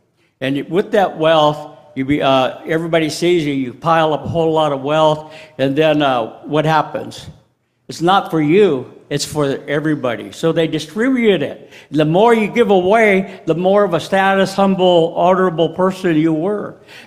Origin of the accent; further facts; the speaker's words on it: Washington, United States; I am from the Snoqualmie, the Duwamish, the Tlalum, the Skagit, the Lummi, the Saanich, the Nooksack tribes.